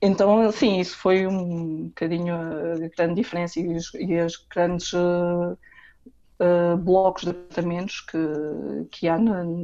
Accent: Portugal; moved away; como já saí de Portugal há tantos anos

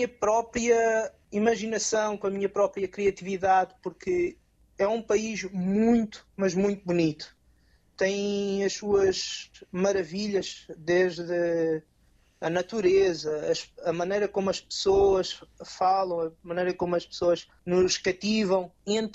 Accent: Portugal; tanto a gente, portugueses, como nós portugueses, falamos e às vezes idealizamos as coisas.

